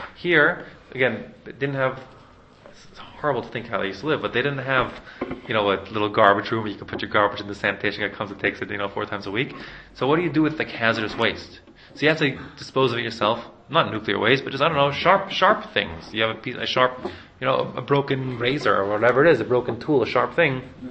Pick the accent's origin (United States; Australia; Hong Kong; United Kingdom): United States; California; I hate litter, I'm a Californian.